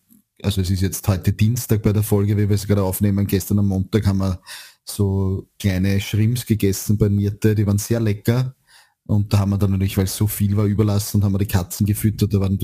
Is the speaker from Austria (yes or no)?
yes; Austria